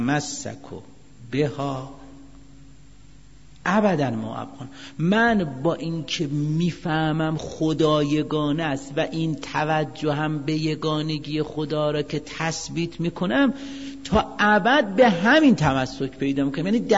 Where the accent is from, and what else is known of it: Iran